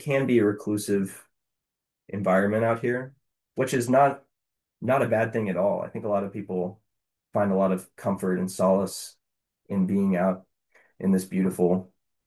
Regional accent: Texas, United States; the winter was tough on me as a Texan, Texas boy.

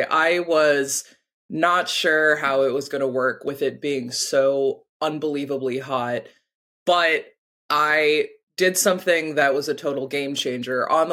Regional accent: Houston, Texas, United States; It makes me so sad and anxious and just stirs up a bunch of teenage trauma from growing up in Houston and dealing with hurricanes.

